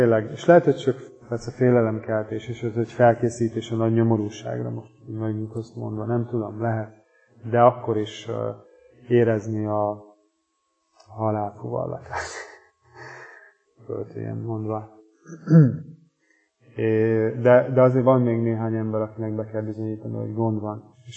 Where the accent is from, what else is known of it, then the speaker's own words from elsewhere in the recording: Hungary; és aztán a magyar hazánk, mert magyarok is vagyunk.